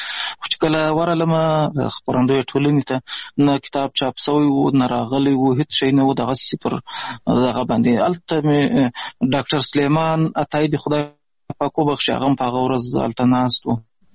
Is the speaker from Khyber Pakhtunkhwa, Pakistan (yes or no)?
no; Pishin, Balochistan, Pakistan; also born or lived in Ghazni, Afghanistan; د افغانستان د غزنی ولایت اوسیدونکی یم. د مهاجرت شپې ورځې په پاکستان کې تیروم. په پاکستان کې زیږیدلی یم. د کوټې سره نږدې پښین ښار ګوټی ورته وایي. په دې پښین ښار کې اوسېږم.